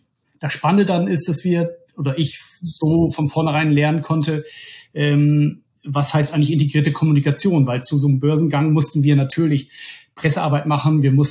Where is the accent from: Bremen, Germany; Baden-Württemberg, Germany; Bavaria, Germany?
Bremen, Germany; now in Hamburg, Germany; ich bin zurück aus dem Ruhrgebiet, ich komme ursprünglich aus Bremen, zurück in den Norden